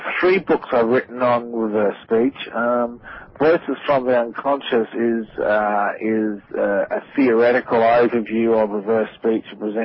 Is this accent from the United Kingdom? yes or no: no; Australia; also born or lived in United States; as you can tell from by the accent, I'm Australian, and I lived in the United States for 10 years. That was back from 1989 through to 1999